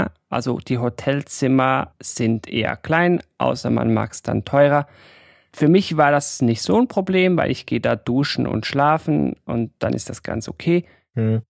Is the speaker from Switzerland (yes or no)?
yes; Switzerland; Ich bin Schweizer, mich flasht das nicht so, wenn ich auf dem Berg oben stehe.